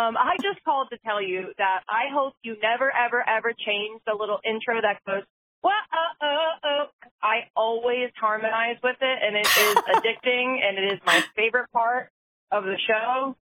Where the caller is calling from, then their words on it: Philadelphia, Pennsylvania, United States; I'm calling from Philly.